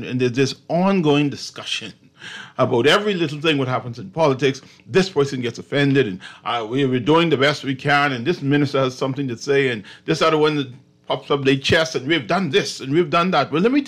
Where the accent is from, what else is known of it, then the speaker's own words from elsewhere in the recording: Bahamas; we're so proud to be Bahamian, we're so proud of all the advancement.